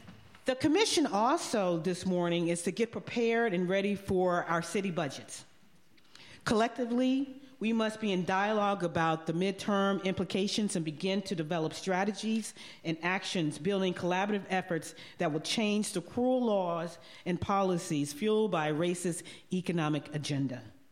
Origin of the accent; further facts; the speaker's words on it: the South, United States; I am from the South. I've grown up in a Black church experience, which means that I am very used to call and responses.